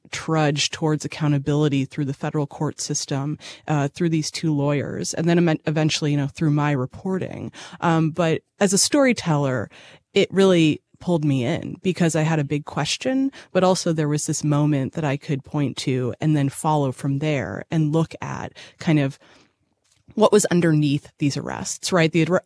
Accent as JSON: {"language": "English", "town": "Boston", "region": "Massachusetts", "country": "United States", "also_born_or_lived": "Chicago", "lives_now": "Nashville, United States", "said": "I'm from Boston by way of Chicago, and I came to Nashville in 2016."}